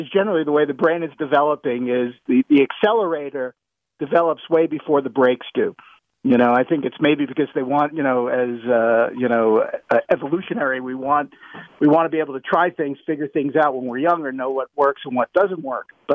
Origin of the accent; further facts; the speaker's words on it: New York, United States; I grew up in New York